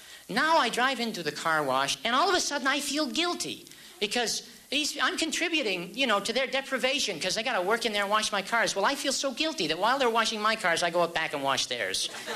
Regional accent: Canada; I said, "Hi … I'm from Canada, and I'm looking for representation."

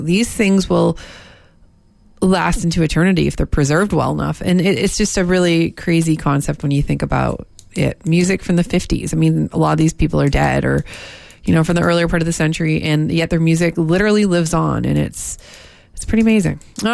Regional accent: Windsor, Ontario, Canada; I was raised on the Fahrenheit system. Being from a border town, being from Windsor, Ontario, we were just quasi-Canadian, quasi-American. Our identity was kind of blurred.

